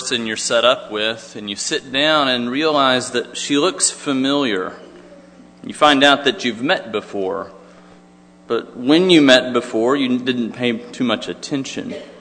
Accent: Dallas, Texas, United States; I was born and raised in Dallas, so I'm a native Texan, if Dallas counts.

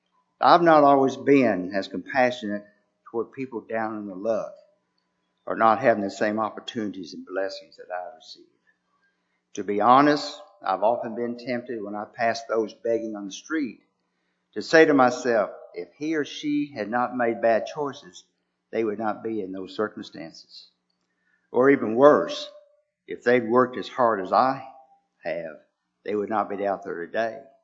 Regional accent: Rochester, Minnesota, United States; also born or lived in Ranger; I was born in Ranger, but soon after moved to Minnesota, and outside of a town in Rochester, where my grandparents had bought a farm for my parents to operate.

